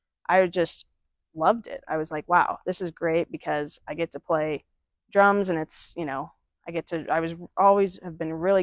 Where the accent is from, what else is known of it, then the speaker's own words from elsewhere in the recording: Bend, Oregon, United States; I was born here in Bend back in 97.